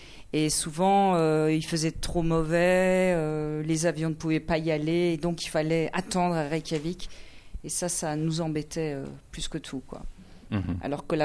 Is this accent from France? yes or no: yes; France; also born or lived in Iceland; je suis né en Islande, mais je n'ai pas grandi là-bas. En fait, mes parents étaient déjà en France et ils sont allés à Vestmannaeyjar pour qu'on naisse là-bas.